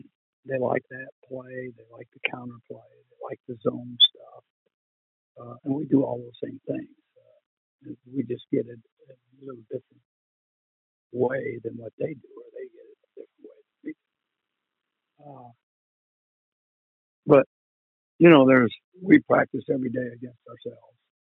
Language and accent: English; Midwest, United States; what growing up in the Midwest, what Michigan, Ohio State used to do years ago.